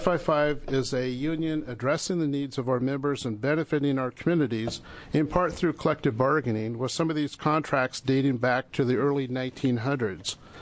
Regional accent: Dallas, Oregon, United States; My hometown of Dallas, Oregon, once boasted 1,400 family wage jobs from these sites.

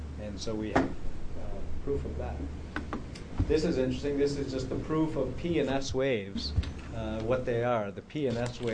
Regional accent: Midwest, United States; so I grew up in the Midwest, no one would suggest to make the Midwest tornado-proof

